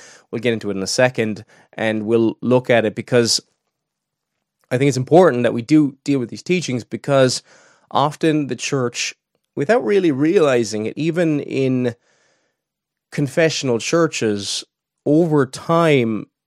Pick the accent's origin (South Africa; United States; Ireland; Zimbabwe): Ireland; Munster; now in Northern Ireland, United Kingdom; I'm originally from County Cork in the south of Ireland, and that part of the world is not very Calvinistic. Where I'm currently living in Northern Ireland